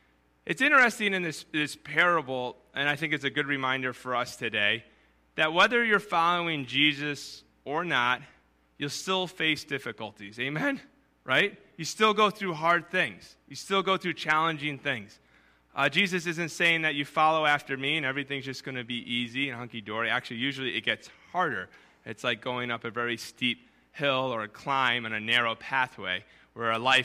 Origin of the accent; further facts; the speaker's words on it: New Hampshire, United States; When I was growing up in New Hampshire, we rented a farmhouse our first year there